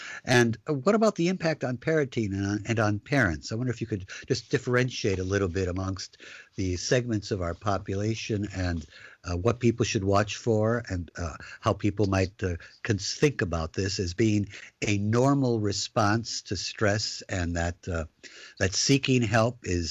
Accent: Kenosha, Wisconsin, United States; And I'm proud to say I'm from Kenosha because of that.

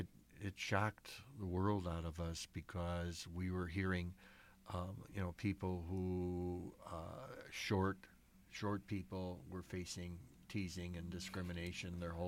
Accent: Milwaukee, Wisconsin, United States; So you're Italian growing up in Milwaukee, you're the mafia.

